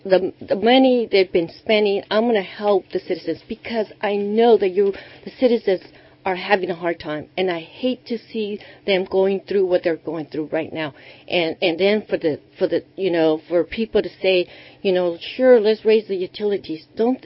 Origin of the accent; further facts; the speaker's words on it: New Mexico, United States; born there; I'm not from the Philippines. I was born in New Mexico.